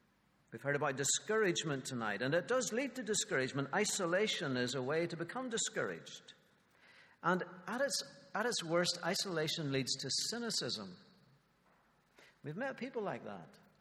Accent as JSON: {"language": "English", "region": "Northern Ireland", "country": "United Kingdom", "said": "they say, oh, where are you from? Well, I'm from Northern Ireland."}